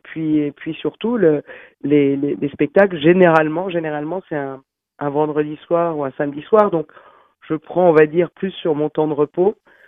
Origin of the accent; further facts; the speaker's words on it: France; à quel point je suis fière d'être française et que j'aime la France.